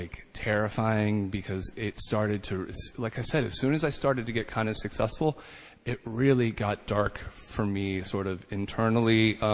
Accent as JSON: {"language": "English", "town": "Dayton", "region": "Ohio", "country": "United States", "tie": "born or raised there", "said": "I grew up outside of Dayton, Ohio, in a very sort of like normal town, USA, where everybody else seemed really normal"}